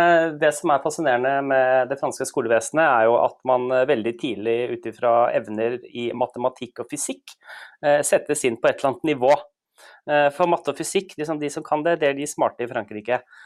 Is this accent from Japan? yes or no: yes; Japan; also born or lived in United States; Jeg vokste delvis opp i Japan med Power Rangers og Godzilla. Født i USA